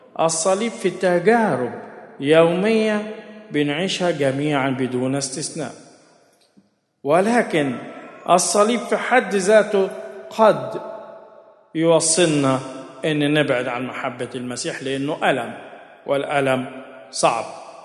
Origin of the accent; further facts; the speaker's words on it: Upper Egypt, Egypt; في الجنازات عندنا في الصعيد بيقولوا مثل حلو قوي